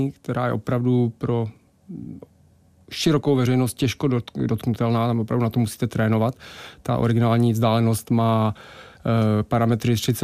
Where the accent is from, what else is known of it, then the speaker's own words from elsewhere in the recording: Hradec Králové, Hradec Králové Region, Czechia; já jako přivandrovalý Hradečák